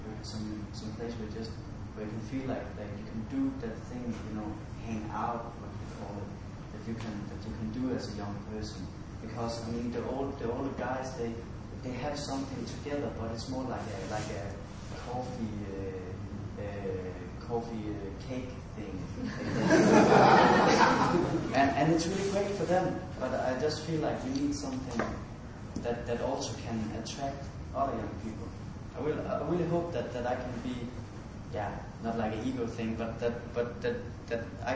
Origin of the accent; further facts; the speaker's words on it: Kolding, Southern Denmark, Denmark; English is a second language; I'm an alcoholic from Denmark, Kolding.